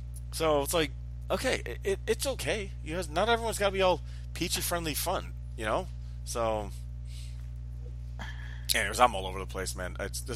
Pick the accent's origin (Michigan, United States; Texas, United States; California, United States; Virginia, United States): Michigan, United States; Detroit; Look at the Tigers. We're both from Detroit.